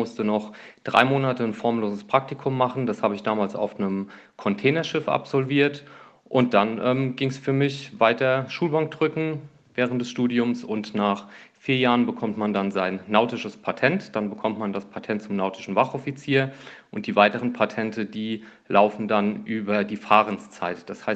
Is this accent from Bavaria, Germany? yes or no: no; Kaiserslautern, Rhineland-Palatinate, Germany; Ich bin zum Kreiswehrersatzamt in meine Heimatstadt Kaiserslautern gegangen